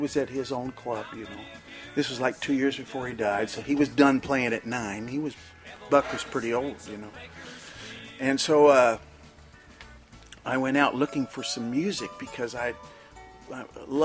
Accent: Monterey, California, United States; when I was learning how to play electric guitar growing up in Monterey, California, I go over to Salinas to the VFW on Sunday afternoon.

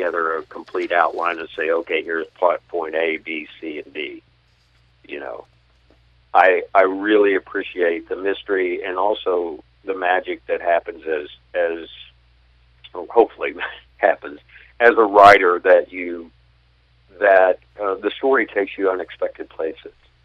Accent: Oklahoma, United States; also born or lived in Texas; I grew up in Oklahoma and Texas. I grew up around these characters.

